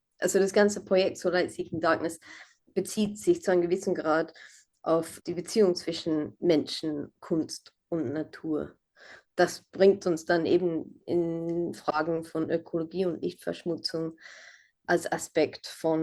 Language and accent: German; London, United Kingdom; ich bin zwar in London aufgewachsen, aber habe jeden Sommer in den Bergen in Pakistan verbracht.